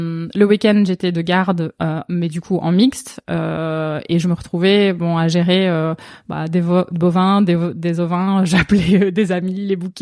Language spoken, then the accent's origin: French; Belgium; born there; je suis née en Belgique. Évidemment, je suis retournée souvent en Angleterre. J'avais de la famille là-bas, donc toute petite, on y allait 3-4 fois par an.